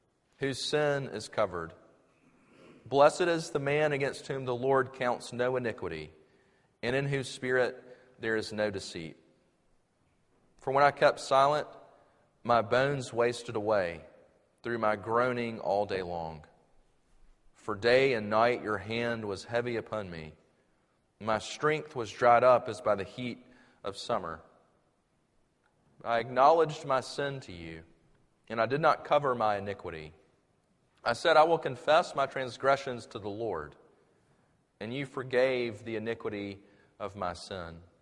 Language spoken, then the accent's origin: English; Sumter, South Carolina, United States; I grew up in Sumter, South Carolina, and then my family and I just moved back to Columbia in July to do RUF